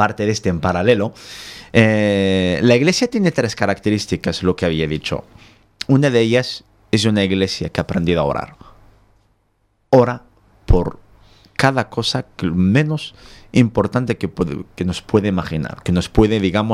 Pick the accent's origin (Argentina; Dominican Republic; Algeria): Algeria; Tizi Ouzou Province; la iglesia de Tisiuso, que está digamos, prácticamente al norte de Argel, capital, es en la provincia de donde vengo.